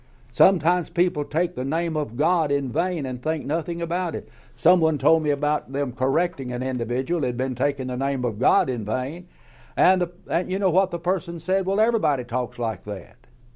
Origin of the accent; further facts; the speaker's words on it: Tennessee, United States; I grew up in Middle Tennessee, and I know about skid chains